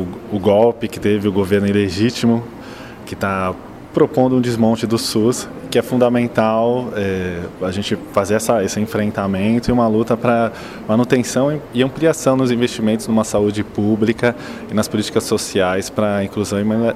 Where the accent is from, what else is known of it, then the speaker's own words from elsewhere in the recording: Santos, São Paulo, Brazil; eu sou acompanhante terapêutico, psicólogo, sou de Santos